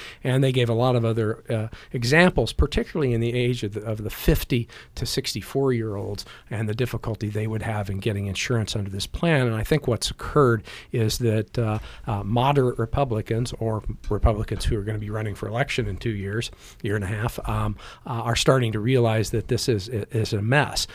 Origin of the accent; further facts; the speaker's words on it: Midwest, United States; And, I'm from the Midwest, so I'm a big